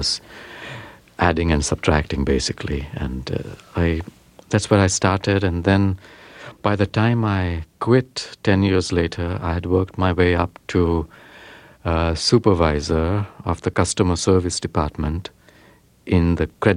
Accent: Mumbai, Maharashtra, India; That's right, yeah. But the thing is that life in Bombay is all on display.

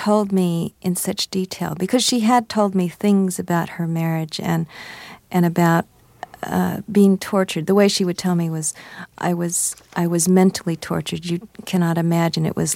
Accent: United States; with the experiences I had lived through as an American

